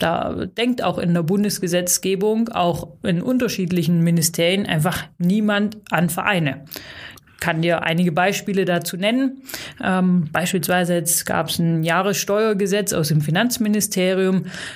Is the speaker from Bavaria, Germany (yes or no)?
no; Saxony-Anhalt, Germany; ich komme ursprünglich aus Sachsen-Anhalt